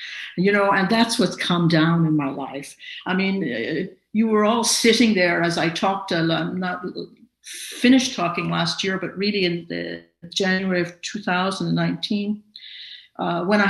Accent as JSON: {"language": "English", "country": "Ireland", "tie": "born there", "said": "And I have an Irish citizenship because I was born here in Ireland."}